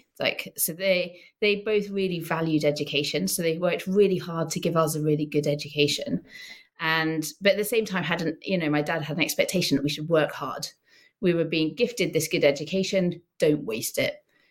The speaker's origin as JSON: {"language": "English", "region": "Scotland", "country": "United Kingdom", "tie": "born or raised there", "moved": "as an adult", "said": "So I grew up in Scotland. I grew up in Scotland and I came down to England for my gap year."}